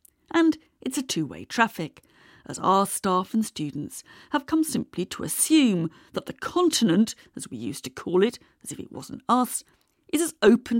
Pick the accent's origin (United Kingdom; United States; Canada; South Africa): United Kingdom; England; whereas back in the 1980s, I would have introduced myself as a British academic, maybe even an English one, I now also think of myself and call myself European.